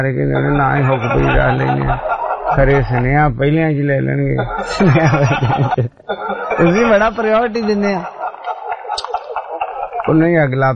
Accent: Kapurthala, Punjab, India; ਅਸੀਂ ਉਦਾਂ ਕਪੂਰਥਲੇ ਦੇ ਹਾਂ ਕਪੂਰਥਲਾ ਉਹ ਕਪੂਰਥਲਾ ਹੀ ਕਹਿਣ ਡਿਆ ਮੈਂ ਵੀ ਅਸੀਂ ਕਪੂਰਥਲੇ ਦੇ ਹਾਂ

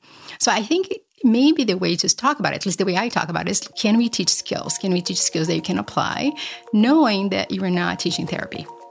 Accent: Brazil; growing up in Brazil, at one point I moved in with my grandmother and I became terrified of strangers. I was 15, it was a big city.

